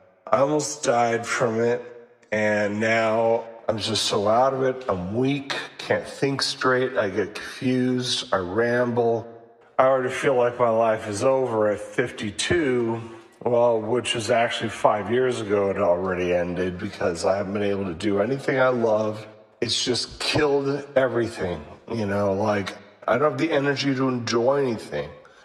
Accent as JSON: {"language": "English", "region": "Massachusetts", "country": "United States", "said": "I'm originally from Massachusetts. Had crazy parents that followed a preacher to North Carolina."}